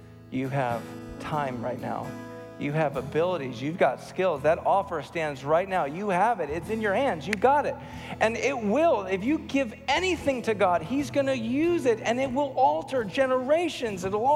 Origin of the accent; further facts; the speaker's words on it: Wisconsin, United States; We're from Wisconsin. It's got cheese in it and stuff.